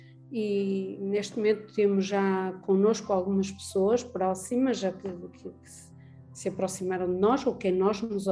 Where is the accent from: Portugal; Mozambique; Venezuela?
Portugal; e eu mesma, que sou portuguesa.